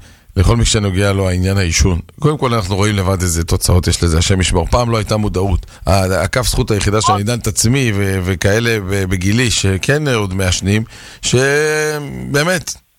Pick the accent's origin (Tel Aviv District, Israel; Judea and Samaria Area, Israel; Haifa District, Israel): Tel Aviv District, Israel; Bnei Brak; אני פשוט בני ברקי